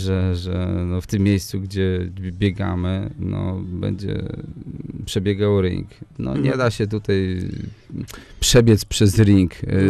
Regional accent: Słupsk, Pomeranian Voivodeship, Poland; jestem ze Słupska

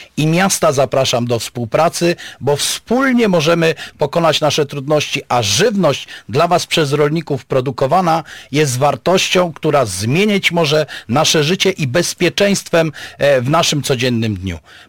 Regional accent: Pomeranian Voivodeship, Poland; Szanowni Państwo, jestem z Pomorza.

